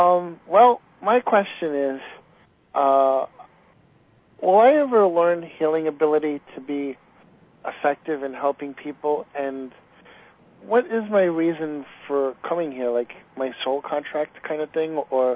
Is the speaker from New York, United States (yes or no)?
yes; Long Island, New York, United States; Oh, I'm sorry. I'm from Long Island, New York.